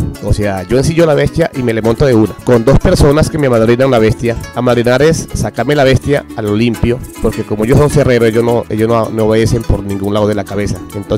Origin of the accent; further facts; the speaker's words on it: Arauca, Colombia; also born or lived in Bogotá; now in Villavicencio, Colombia; hace aproximadamente unos 20 años que salí de Arauca. Salí de Arauca y me le metí a la nevera de una. En Bogotá estuve viviendo como unos 8 años. De allí me trasladé a Villavicencio. Aquí en Villavicencio llevo viviendo como 12 años.